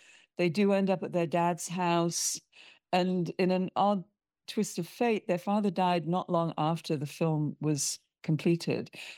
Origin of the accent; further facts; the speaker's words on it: United Kingdom; I'm a Brit, as you can probably tell.